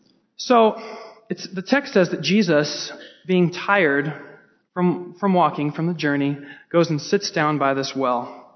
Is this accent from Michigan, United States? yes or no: no; Puyallup, Washington, United States; I mean, I grew up here in Puyallup.